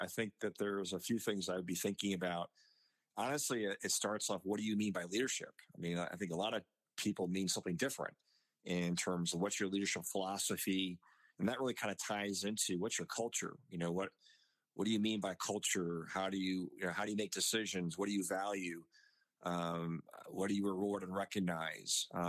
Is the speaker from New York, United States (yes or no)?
yes; New Rochelle, New York, United States; I'm first-generation American. I have two younger sisters. Both my parents grew up in Europe. I was raised actually in New Rochelle and Larchmont, which are right outside of New York City.